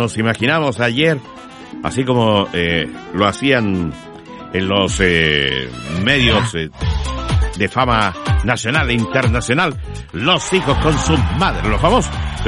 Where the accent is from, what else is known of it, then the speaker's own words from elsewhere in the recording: Talcahuano, Biobío, Chile; born there; yo nací en Talcahuano también.